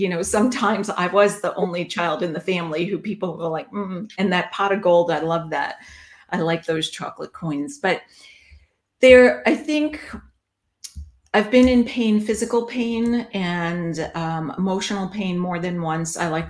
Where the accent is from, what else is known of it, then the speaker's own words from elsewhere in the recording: New York, United States; I'm a New Yorker, so I like things fast